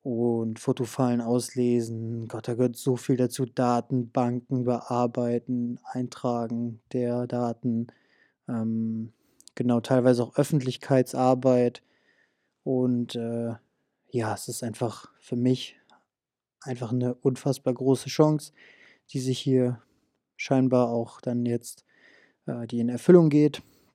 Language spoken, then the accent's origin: German; Abruzzo, Italy; now in Germany; Italien, meine Heimat. Die Abruzzen sind wunderschön, Nationalparks.